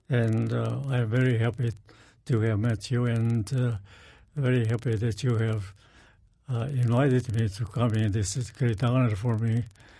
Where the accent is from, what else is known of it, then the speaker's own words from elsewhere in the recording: Ličko Petrovo Selo, Lika-Senj County, Croatia; And a part of the country that I come from is called Lika, which is Croatia now. And I was born in a village called Ličko Petrovo Selo, which is only 30 miles away where our famous world scientist Nikola Tesla was born.